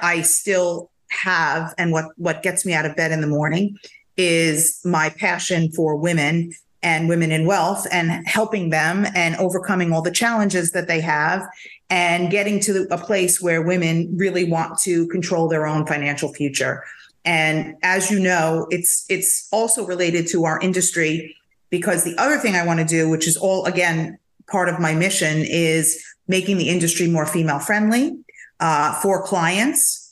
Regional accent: New York, United States; now in Florida; So I'm still deciding if that's going to stick or not, because I'm such a New Yorker.

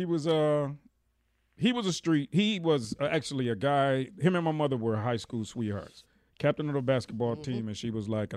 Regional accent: San Diego, California, United States; We're from San Diego.

